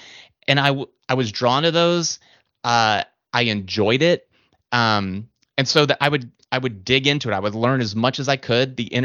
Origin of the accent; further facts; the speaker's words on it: Virginia, United States; So growing up in Northern Virginia, the suburbs of Washington, D.C., I was very familiar with traffic.